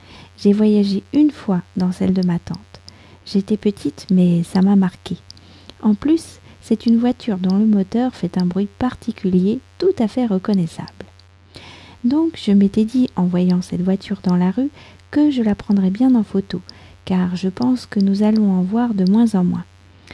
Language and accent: French; France; je suis française, j'habite près de Paris